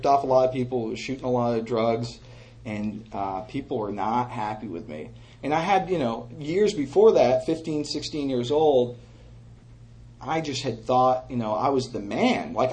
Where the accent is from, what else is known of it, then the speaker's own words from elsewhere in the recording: Portland, Maine, United States; I'm from Portland, Maine. New York City's not that far from there.